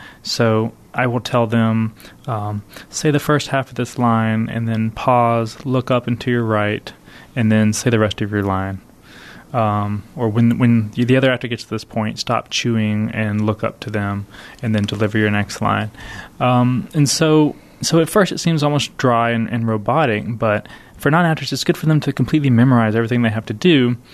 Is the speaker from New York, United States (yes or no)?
no; Gonzales, Texas, United States; friends of mine growing up in Gonzales, Texas, which is a majority Latino farming community. So I knew a lot of families similar to this one when I was a child.